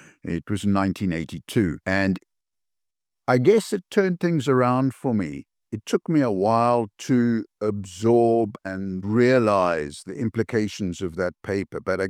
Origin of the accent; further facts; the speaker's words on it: Cape Town, Western Cape, South Africa; moved away as an adult; now in Cardiff, United Kingdom; I'm retired now, but I started life growing up in Cape Town, South Africa.